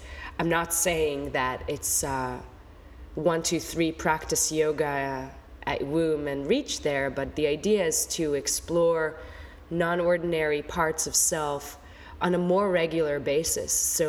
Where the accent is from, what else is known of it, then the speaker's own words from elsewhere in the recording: Israel; now in New York City, United States; I'm Israeli. I moved to New York City 13 years ago.